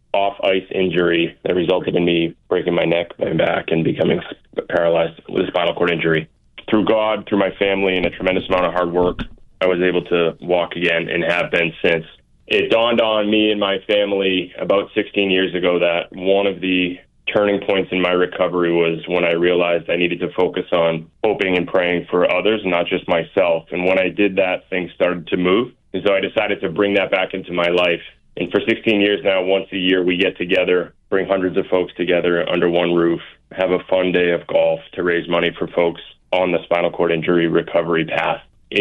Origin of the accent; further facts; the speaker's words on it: Boston, Massachusetts, United States; I grew up in the Boston area, played high school hockey at a place called Catholic Memorial.